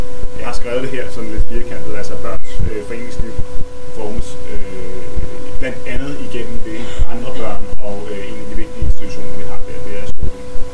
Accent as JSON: {"language": "Danish", "country": "Pakistan", "said": "udover det, så er jeg fra Pakistan"}